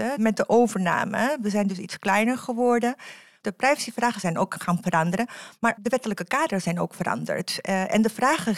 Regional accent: Catalonia, Spain; now in Netherlands; Ik kom uit Catalonia, dus vandaar dat we exotische klinken.

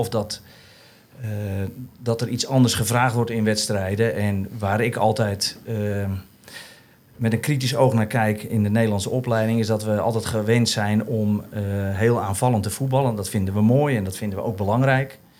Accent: Netherlands; Nee, ik ben Nederlander. Ik ben voor Nederland.

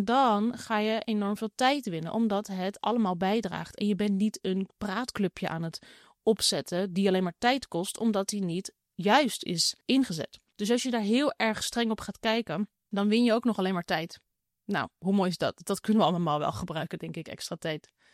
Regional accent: Netherlands; En waar wij misschien als Nederlanders nog denken, het is een creatieve uitlaatklep.

